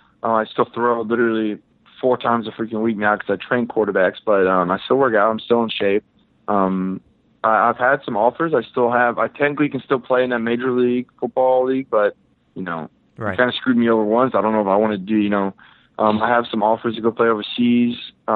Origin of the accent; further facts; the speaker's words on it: Texas, United States; Because, like I said, born and raised in Texas, been training quarterbacks for 7 years in Texas, mm-hmm.